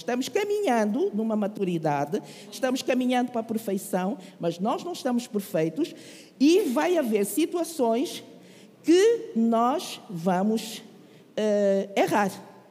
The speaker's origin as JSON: {"language": "Portuguese", "country": "Angola", "said": "Eu sou de Angola, sou angolana."}